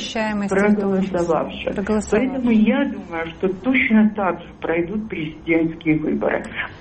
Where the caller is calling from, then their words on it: Nalchik, Kabardino-Balkaria, Russia; Я вот из Кабардино Балкарии, из Нальчика.